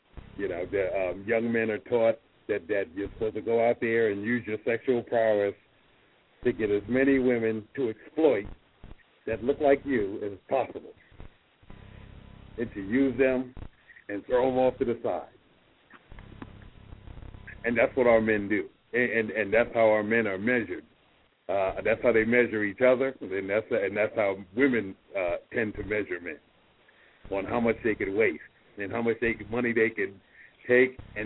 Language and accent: English; Harlem, New York, United States; Yeah, I grew up in Harlem, surrounded by four people, myself four, everybody around me four.